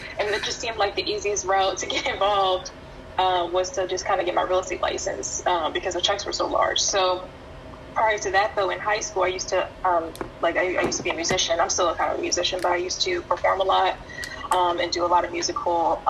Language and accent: English; Maryland, United States; Yeah, I mean, so I've been in Maryland my whole life. I was born in Montgomery County and then raised in Prince George County until I was 8.